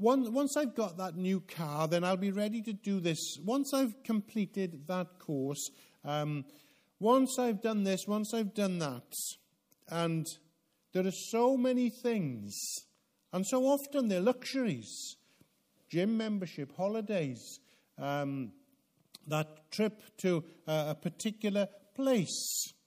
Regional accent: Wales, United Kingdom; You know what we say as Welsh people, don't you?

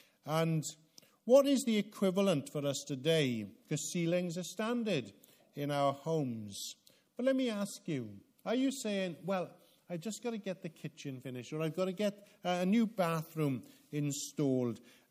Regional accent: Wales, United Kingdom; You know what we say as Welsh people, don't you?

